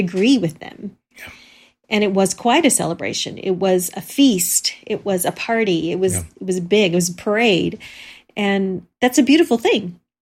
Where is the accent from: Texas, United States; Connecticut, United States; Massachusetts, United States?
Texas, United States; I remember those celebrations growing up in Texas.